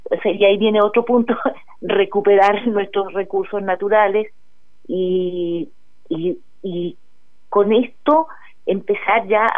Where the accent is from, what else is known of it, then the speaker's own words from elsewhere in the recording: Chile; volvamos a manejarnos como chilenos con lo nuestro